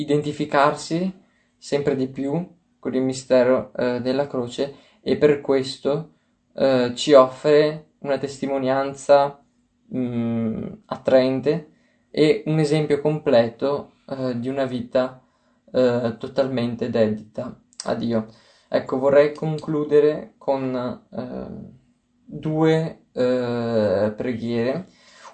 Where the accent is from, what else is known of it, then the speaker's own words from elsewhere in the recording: Veneto, Italy; io vengo dal Veneto, quindi la Madonna della Salute è una chiesa proprio abbastanza vicino anche a dove abito